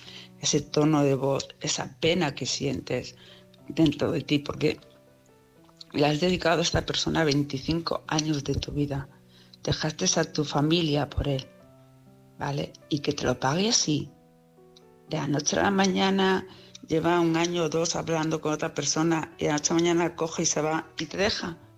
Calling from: Palma, Balearic Islands, Spain; de Palma de Mallorca.

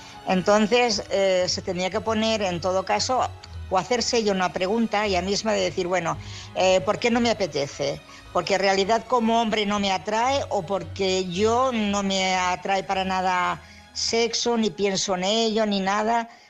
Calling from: Barcelona, Catalonia, Spain; de Barcelona

